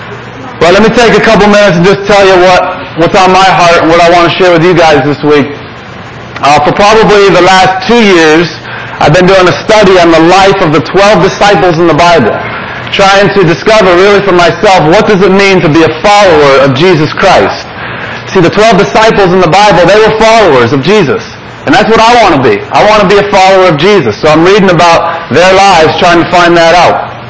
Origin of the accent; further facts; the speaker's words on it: Philadelphia, Pennsylvania, United States; As Rich said, we're from Philadelphia, Pennsylvania. But actually, a year ago, this time a year ago, we lived in Boston, Massachusetts